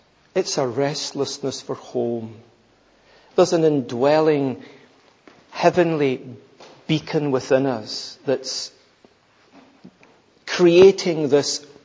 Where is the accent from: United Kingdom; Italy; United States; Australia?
United Kingdom; Scotland; there would be no mistaking that I'm Scottish.